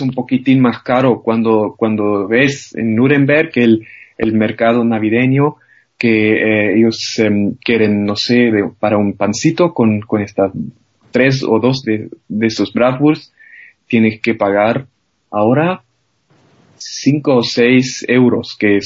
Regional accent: Chile; now in Germany; para ellos, yo soy el chileno, ¿no? Porque claro, los inmigrantes solo hablan con los inmigrantes, claro, pero en unos sentidos soy muy alemán

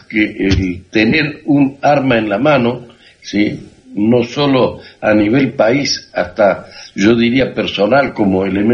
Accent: Argentina; aunque nativo argentino, me siento muy, muy israelí.

